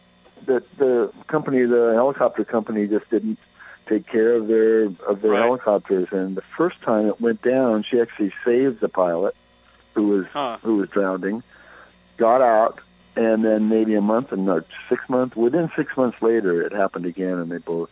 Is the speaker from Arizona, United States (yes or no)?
yes; Phoenix, Arizona, United States; now in San Francisco, United States; strange living in San Francisco as well. Also, before that, growing up in Phoenix, isn't it? Strange culture, Southwestern culture